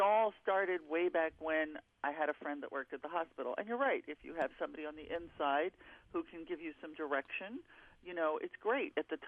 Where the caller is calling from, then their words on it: Florida, United States; South Florida.